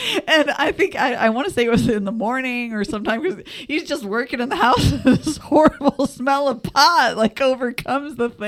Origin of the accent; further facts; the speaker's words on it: Michigan, United States; Well, the follow-up, I grew up in Michigan.